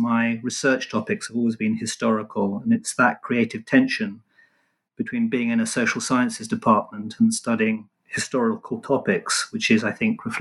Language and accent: English; London, United Kingdom; also born or lived in Israel; I was born in London, and apart from a short spell in Israel, was raised and educated in England.